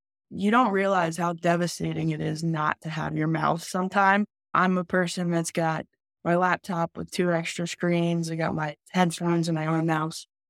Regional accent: Philadelphia, Pennsylvania, United States; So I'm from Philadelphia, West Philly suburbs, born and raised.

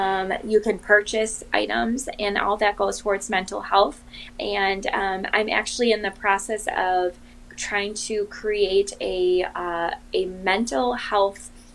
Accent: Milwaukee, Wisconsin, United States; I'm from Milwaukee, so I'm doing things in the Milwaukee area.

